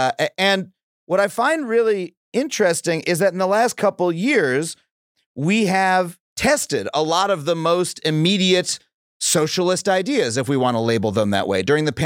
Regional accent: New York, United States; You're talking about like where I grew up on Long Island versus Brownsville, Brooklyn, right?

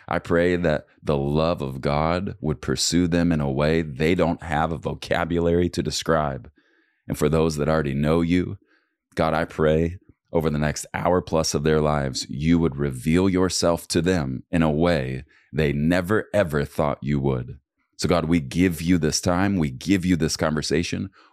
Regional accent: Dallas, Texas, United States; But I grew up in Dallas, so I was born and raised.

